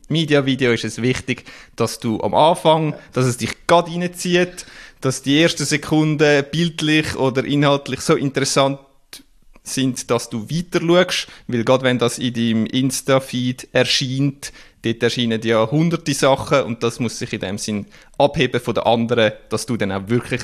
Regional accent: Zurich, Switzerland; Ich komme aus der Region Winterthur, kenne ein bisschen den Verein, habe mal mega nah bei der Schützenwiese gewohnt

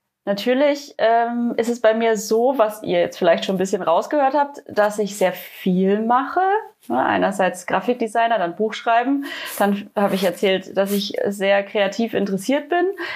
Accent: Rothenburg, Germany; ich komme aus Rothenburg und ich komme aus der kreativen Ecke.

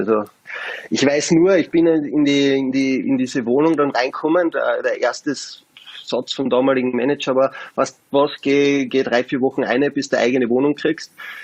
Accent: Carinthia, Austria; Als Kärntner, der Ahnung vom Eishockey hat, kann man nur KAC sagen.

